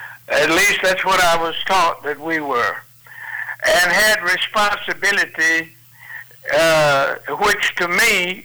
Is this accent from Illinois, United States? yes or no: no; Mississippi, United States; I grew up in central Mississippi, in the Hill section of Mississippi.